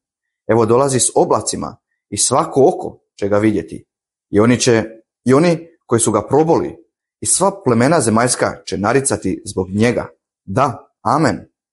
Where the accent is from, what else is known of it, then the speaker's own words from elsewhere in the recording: Osijek-Baranja County, Croatia; Jer ja sam iz Slavonije, ja sam iz Osječko-baranjske županije, kod Osijeka